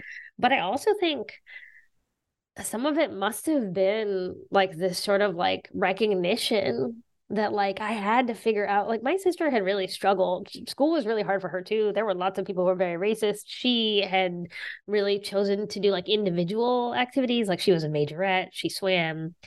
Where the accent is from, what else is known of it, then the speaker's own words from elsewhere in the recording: Appalachia, United States; I knew that that way of sort of caring for people and being in community people with people was very much shaped by where I grew up